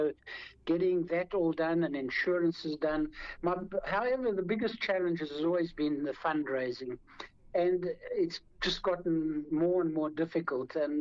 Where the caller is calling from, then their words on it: Cape Town, Western Cape, South Africa; I know I'm talking from Cape Town, and I know I'm in South Africa